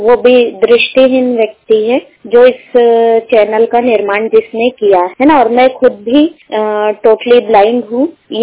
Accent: Uttar Pradesh, India; और मैं यूपी से हूँ

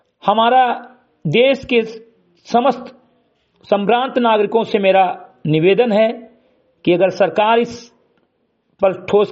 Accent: Bahraich, Uttar Pradesh, India; ग्राम सभा से मेरी घटाई विकासखंड मेनपुरा जनपद बहराइच का मूल निवासी हूं

